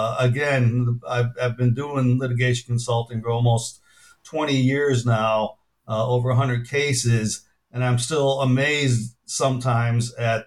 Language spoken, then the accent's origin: English; Chicago, Illinois, United States; I grew up in Chicago, did traditional undergraduate